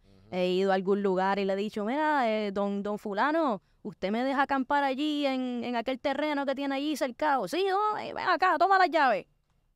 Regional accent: Puerto Rico; Yo como puertorriqueña, siempre quiero estar apoyando el turismo local

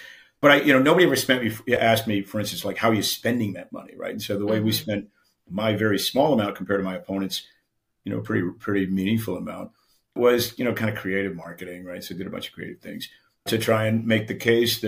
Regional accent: California, United States; because I'm from Orange County, I guess, and I'd won this very close election

